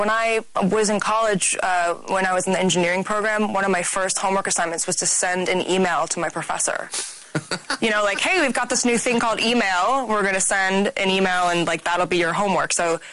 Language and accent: English; Detroit, Michigan, United States; my grandfather started a grocery store in Detroit. So I'm originally from Detroit.